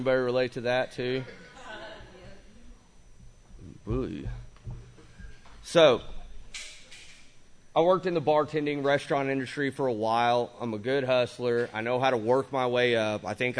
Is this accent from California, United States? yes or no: no; Watauga, Texas, United States; moved away as an adult; the fact that I grew up in Watauga, Texas, it's a shithole.